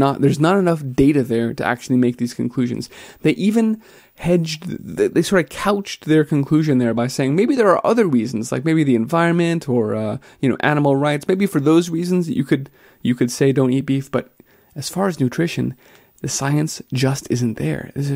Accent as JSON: {"language": "English", "region": "Texas", "country": "United States", "said": "And I am from Texas, so I have to say I'm naturally more prone to side with A&M here"}